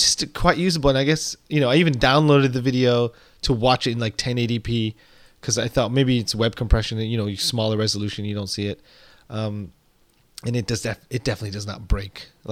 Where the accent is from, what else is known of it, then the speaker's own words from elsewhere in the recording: England, United Kingdom; It's English. I'm English.